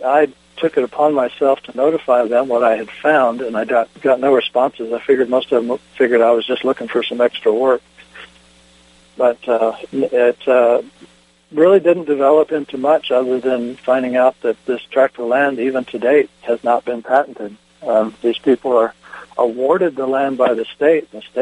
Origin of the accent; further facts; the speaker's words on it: San Antonio, Texas, United States; born there; Well, yes, I was born actually in San Antonio.